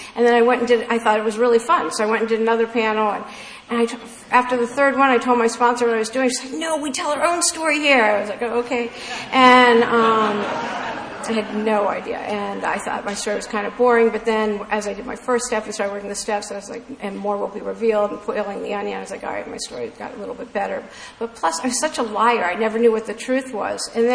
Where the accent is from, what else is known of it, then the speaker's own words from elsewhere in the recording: Maryland, United States; I'm from the East Coast, from Maryland, the D.C. area.